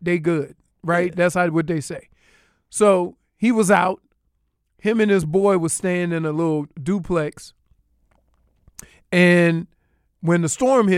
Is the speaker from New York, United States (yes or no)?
no; New Orleans, Louisiana, United States; Because he understands where I grew up in New Orleans.